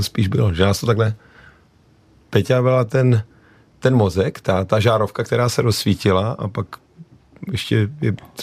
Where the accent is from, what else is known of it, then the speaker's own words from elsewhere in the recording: Karviná, Moravian-Silesian Region, Czechia; Já jsem z Karviné, kde ten slang je trošku jiný a tam se taky používá hejbní kostrou.